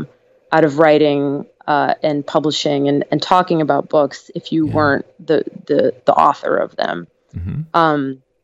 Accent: Greece; So I grew up mostly in Greece before the internet.

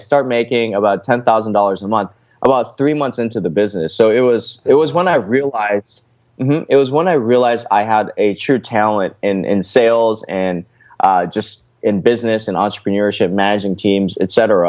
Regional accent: La Crescenta, California, United States; I was insulated in this kind of Korean bubble growing up in La Crescenta, California, where about 40% of my classmates were Korean because they all kind of moved there to go to this blue ribbon public school.

